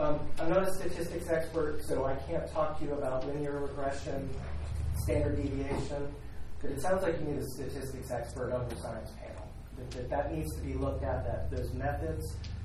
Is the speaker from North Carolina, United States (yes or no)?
yes; Chapel Hill, North Carolina, United States; I'm from Chapel Hill, North Carolina.